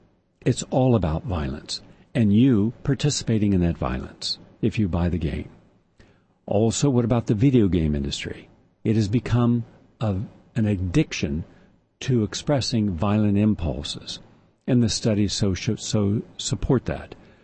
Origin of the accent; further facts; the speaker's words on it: West Virginia, United States; when I was growing up in West Virginia, everyone I knew owned a gun.